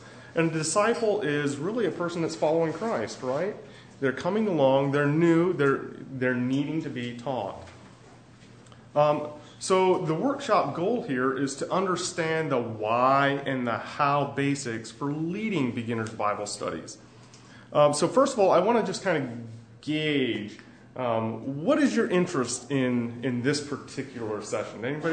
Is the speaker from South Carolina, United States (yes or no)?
yes; South Carolina, United States; I'm from South Carolina. I am an architect, and I design churches.